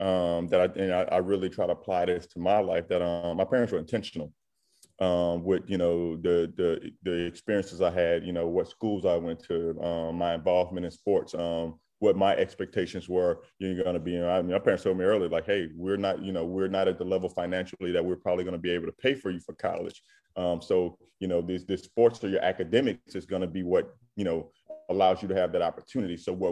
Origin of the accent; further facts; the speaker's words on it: Southern United States, United States; I mean, I'm a Southerner.